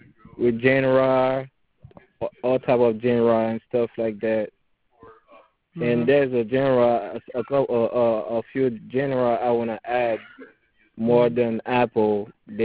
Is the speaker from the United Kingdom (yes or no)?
no; Haiti; I'm from Haiti.